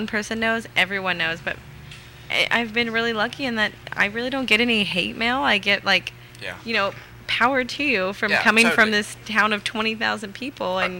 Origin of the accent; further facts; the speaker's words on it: Kentucky, United States; See, I'm from Kentucky, so like I can kind of relate, but I've actually had a really positive response.